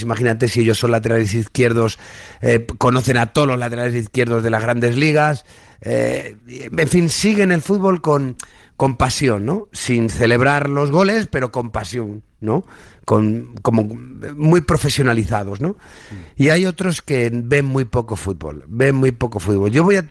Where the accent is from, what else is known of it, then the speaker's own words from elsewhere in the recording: Osa de Montiel, Castilla-La Mancha, Spain; No, eran de mi pueblo, eran unos amigos de Osa de Montiel.